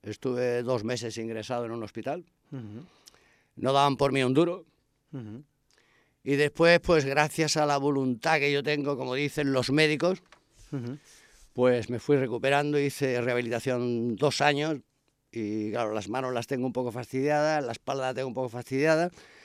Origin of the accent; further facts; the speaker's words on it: Barcelona, Catalonia, Spain; also born or lived in Antequera; Yo procedo de Barcelona, he crecido en Barcelona, mis padres me trajeron con 12 añitos más o menos